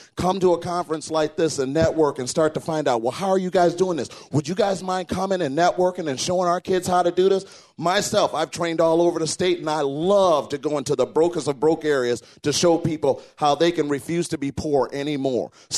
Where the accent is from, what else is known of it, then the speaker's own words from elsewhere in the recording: Flint, Michigan, United States; I'm from the Flint, Michigan area. Inner city, yeah, whoop, whoop, whoop, all that good stuff.